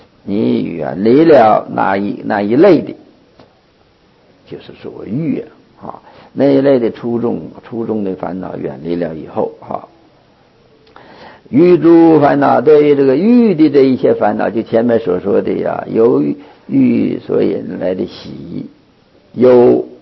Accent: Northeast China, China; 我们东北人说的话叫老坛儿

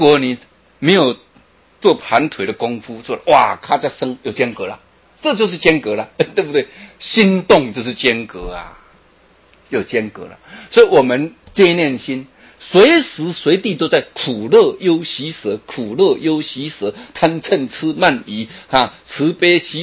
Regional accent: Taiwan; 但是我们台湾人最聪明

